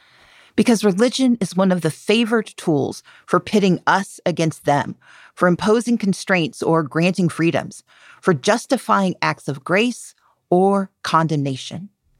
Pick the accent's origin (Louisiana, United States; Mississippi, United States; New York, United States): Mississippi, United States; moved away; also born or lived in Georgia; One, I'm from a very large family. Two, I grew up in Mississippi.